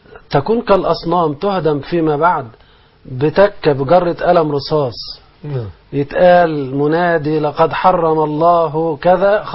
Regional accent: Egypt

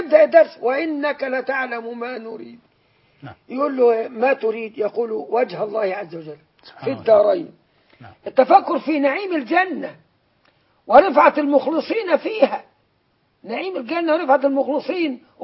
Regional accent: Upper Egypt, Egypt; احنا وانا صعيدي

